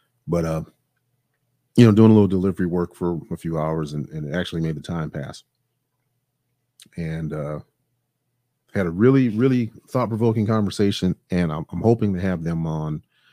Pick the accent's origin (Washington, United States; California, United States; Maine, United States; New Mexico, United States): California, United States; Los Angeles; I mean, because, you know, I grew up in Los Angeles, in greater Los Angeles area. Los Angeles is a big city.